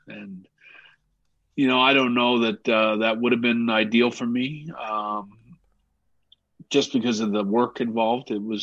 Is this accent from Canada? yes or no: yes; Canada; It's kind of, you know, it's very, it's a unique place, and there's a temperament that Canadians always have a good temperament. And, you know, I think we're a better place because, you know, Canada, for the most part, we actually don't mind wearing masks